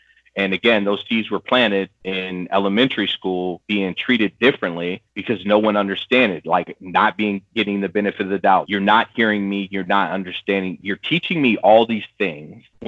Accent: Orlando, Florida, United States; I had my core group of friends growing up in Orlando, and then how like it was predominantly Black. It was low income

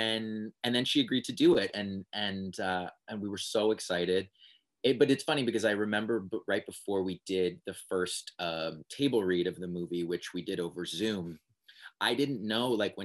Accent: Canada; I'm Canadian.

